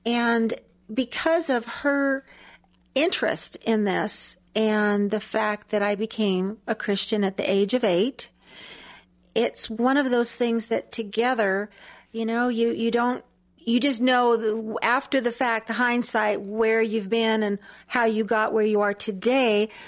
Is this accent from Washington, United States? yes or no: yes; Spokane, Washington, United States; I was born and raised here. Lived on the north side up in the Garland District until junior high. My parents moved out to the Valley